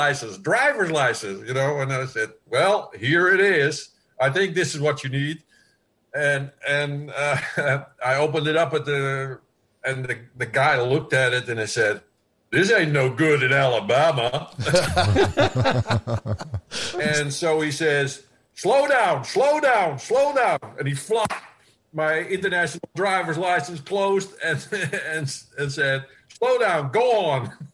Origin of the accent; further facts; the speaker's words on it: Lisse, South Holland, Netherlands; moved away as an adult; now in United States; I went to the only horticulture college in the world that specializes in flower bulbs, which is in my hometown in Lisse, Holland. And after that, I was 18 years old, and my father took me to the United States